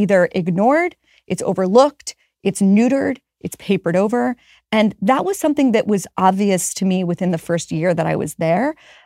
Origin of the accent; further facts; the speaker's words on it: Pittsburgh, Pennsylvania, United States; Because I'm from Pittsburgh